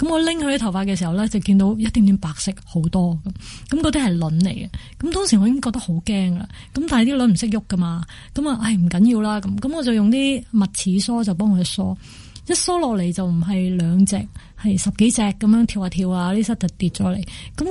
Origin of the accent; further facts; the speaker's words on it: Hong Kong; 因为即系原来当我哋香港人啊，即系我哋香港嗰个卫生嗰个标准啊